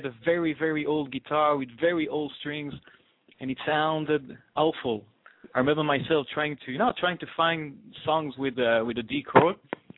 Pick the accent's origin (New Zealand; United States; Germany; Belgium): Belgium; Brussels, Brussels-Capital Region; English is a second language; I grew up in Brussels. Brussels is it's geographically it's in the Flemish part of Belgium, but most of the population mm-hmm. 80% are French speakers. So I speak French. I didn't have a chance to practice my Dutch.